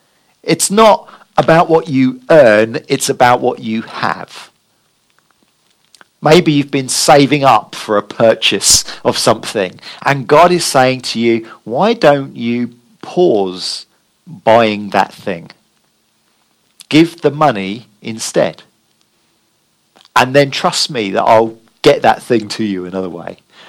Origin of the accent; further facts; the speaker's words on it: United Kingdom; We're very British and private about our giving, aren't we?